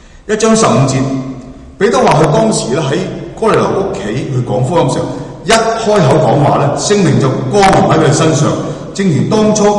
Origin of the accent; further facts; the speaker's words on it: Guangdong, China; 那个方言呢，就譬如好像说我广东人呢，能够突然间在这里用上海话跟大家讲到